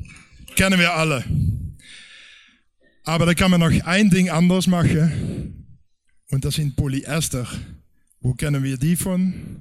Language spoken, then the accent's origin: German; Netherlands; German is a second language; und da bin ich als Niederländer eigentlich ziemlich bekannt mit.